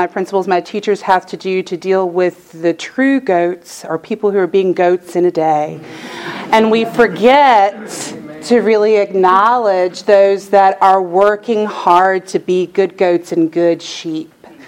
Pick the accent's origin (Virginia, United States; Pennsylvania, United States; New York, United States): Virginia, United States; Luray; I am from the other side of the state, almost West Virginia. I'm from Luray, Virginia. Luray Caverns.